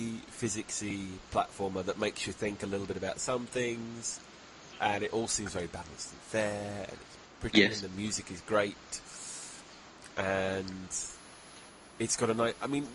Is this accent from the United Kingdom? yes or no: yes; United Kingdom; Is that for us, though, because we're British?